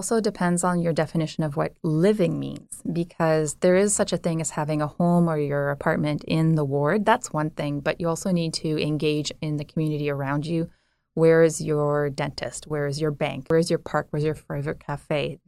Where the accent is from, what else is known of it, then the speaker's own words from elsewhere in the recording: Hamilton, Ontario, Canada; first language French; English is a second language; I played soccer in the city of Hamilton in the east end. That's how I grew up. I grew up in French in Hamilton, which is pretty interesting way of living, because we are technically considered a francophone city in Ontario